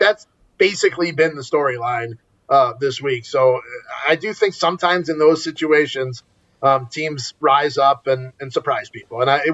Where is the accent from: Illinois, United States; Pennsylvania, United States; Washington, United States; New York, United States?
Illinois, United States; Chicago; I grew up in Chicago. I never heard of Dominican University, so I've learned something new.